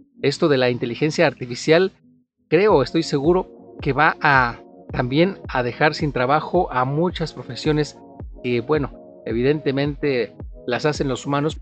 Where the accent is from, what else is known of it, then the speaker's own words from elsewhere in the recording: Mexico City, Mexico; now in Puerto Vallarta, Mexico; incluyéndome yo, que vengo de la Ciudad de México, que llegamos a esta bella ciudad y nos enamoramos.